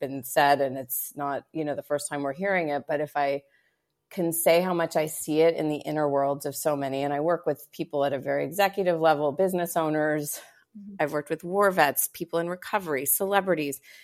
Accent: Montreal, Quebec, Canada; now in Los Angeles, United States; I moved to LA with a tourist visa from Montreal. I'm Canadian. A few things, I mean, it hasn't come up, but when I say out and about, or I drop the occasional A, which is very Canadian.

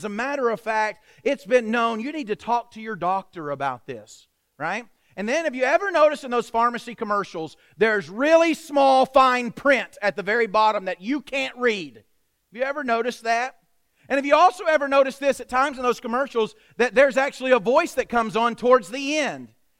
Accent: Pennsylvania, United States; When we grew up in Pennsylvania in my high school days, it was a cultural expectation, especially during the winter weather, that when you went into someone's house, you took your shoes off at the entryway

